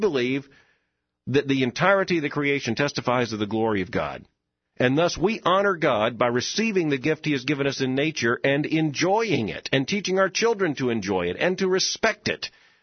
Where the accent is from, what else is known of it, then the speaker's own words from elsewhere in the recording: Florida, United States; I grew up in Florida. I grew up in a community, certainly when I was a younger boy, in which I could go outside, I could play in the neighborhood